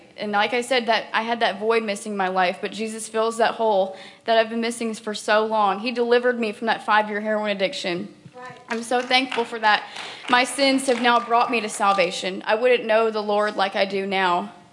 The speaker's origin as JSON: {"language": "English", "town": "Conway", "region": "Arkansas", "country": "United States", "said": "Like I said … I'm 22 years old. I'm from Conway, Arkansas."}